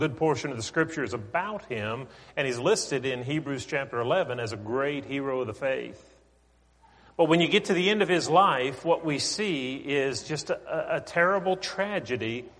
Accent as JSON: {"language": "English", "region": "Pennsylvania", "country": "United States", "tie": "born or raised there", "said": "I grew up in the North and you know, living 25 miles from Pittsburgh."}